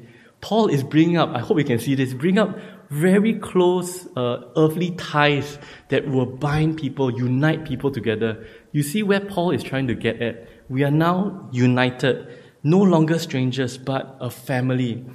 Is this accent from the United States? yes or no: no; Singapore; are you from China? No, we're from Singapore.